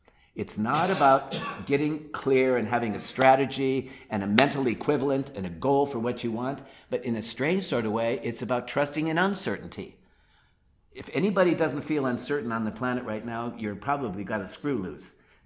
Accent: Atlanta, Georgia, United States; And in the church that I was raised in Atlanta with Kennedy Schultz

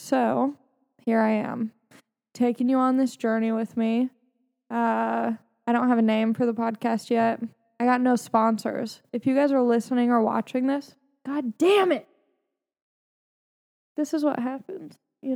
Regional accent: Long Beach, California, United States; I'm from Long Beach, California, and, you know, grew up with my parents, Larry and Jennifer, good people, working class, union people.

